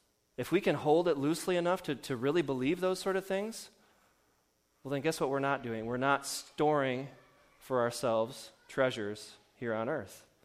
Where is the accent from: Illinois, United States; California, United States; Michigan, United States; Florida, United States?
Illinois, United States; I grew up in Illinois, and I thought, oh, I got to have them.